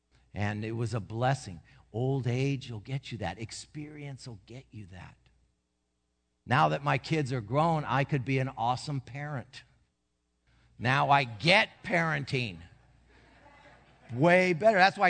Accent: Santa Ana, California, United States; I grew up in Santa Ana.

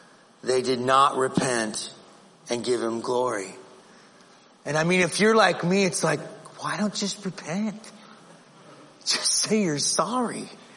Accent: Phoenix, Arizona, United States; Yeah, I grew up in Phoenix. Okay? And that's hot enough.

